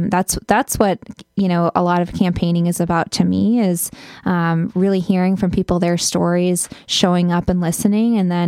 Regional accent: Eau Claire, Wisconsin, United States; I live in Eau Claire. Eau Claire is my hometown.

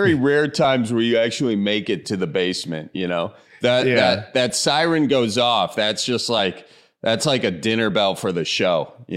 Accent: Milwaukee, Wisconsin, United States; I get you. Yeah, I do the same thing for Milwaukee because I'm from the suburbs of Milwaukee. I think you know, kind of like born in Milwaukee and then moved out to one of the suburbs and then another one, and then there's like three different suburbs

